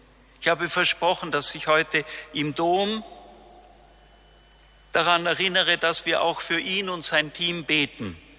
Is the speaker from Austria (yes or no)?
yes; Austria; ob bei uns in Österreich, in Europa, das christliche Erbe, das Evangelium noch lebt und gilt